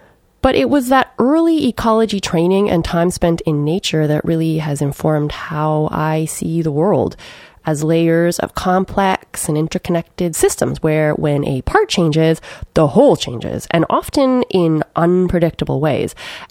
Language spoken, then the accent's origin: English; Thunder Bay, Ontario, Canada; I grew up in Thunder Bay, a small city on the north shore of Lake Superior. So rivers, lakes, boreal forest, we spent a lot of time outside in all seasons, lots of skiing, lots of winter.